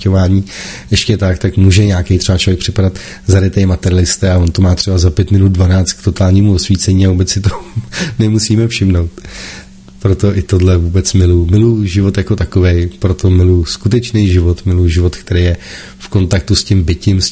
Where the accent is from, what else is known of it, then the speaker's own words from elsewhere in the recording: Prague, Czechia; stěhoval jsem se vlastně z Prahy, protože já jsem celý život bydlel v Praze, momentálně bydlím právě na vesničce